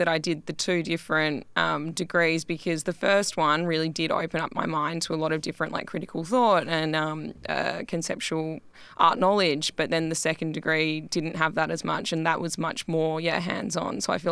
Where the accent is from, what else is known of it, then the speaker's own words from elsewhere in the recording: Perth, Western Australia, Australia; I'm from Perth and my family's based here and I've got heaps of friends here